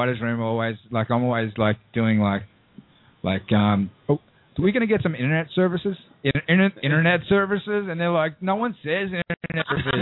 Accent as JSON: {"language": "English", "country": "Australia", "said": "I know I'm Australian."}